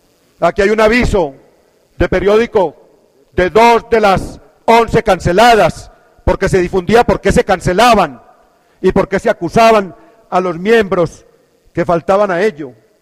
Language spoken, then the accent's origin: Spanish; Marinilla, Antioquia, Colombia; porque tiene antecedentes raizales en mi pueblo, en Marinilla.